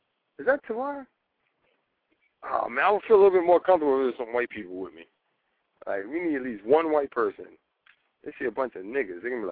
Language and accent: English; New York, United States; So when something major like this happens, you know, I'm from New York.